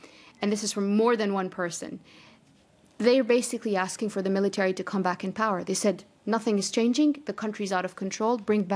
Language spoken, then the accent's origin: English; Egypt; Growing up in Egypt, you're taught from a very early age that the armed forces are the defenders of the nation.